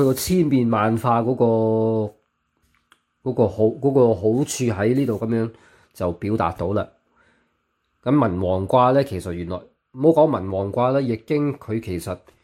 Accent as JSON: {"language": "Cantonese", "country": "United Kingdom", "tie": "born or raised there", "second_language": "Cantonese", "said": "我喺英國長大嘅，你聽我講啲中文都唔係咁正啦"}